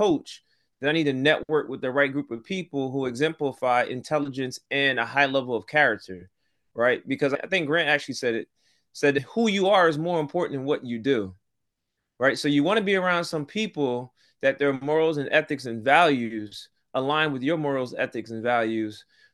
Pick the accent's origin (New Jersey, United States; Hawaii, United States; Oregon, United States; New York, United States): New Jersey, United States; Trenton; I'm from Trenton, New Jersey. So that's where I'm originally born and raised, in the city of Trenton, New Jersey. It's a small area. It's about 7 square miles, about 85,000 people.